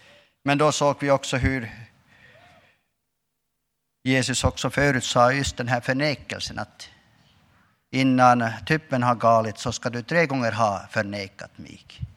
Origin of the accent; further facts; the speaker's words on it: Kuttainen, Norrbotten County, Sweden; Och så vill jag också frambära hälsningar från min hembygd i Kuttainen.